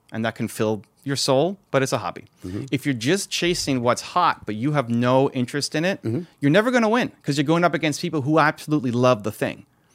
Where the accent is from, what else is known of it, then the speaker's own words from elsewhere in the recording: Toronto, Ontario, Canada; So I'm from Toronto.